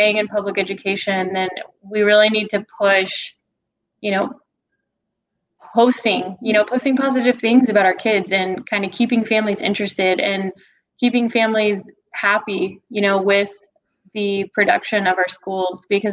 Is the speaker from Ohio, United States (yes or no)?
no; Weslaco, Texas, United States; I know I grew up in Weslaco, Texas, and we have this wonderful TV station called K-West.